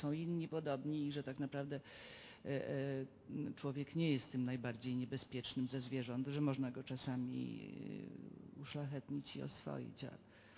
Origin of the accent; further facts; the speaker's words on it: Greater Poland Voivodeship, Poland; to może ja jestem z Poznańskiego